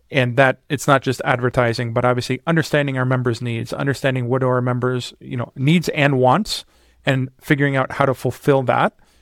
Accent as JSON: {"language": "English", "town": "Detroit", "region": "Michigan", "country": "United States", "tie": "born or raised there", "said": "But growing up in the Detroit area, post-college, post-university, I actually worked for a nonprofit organization for a while"}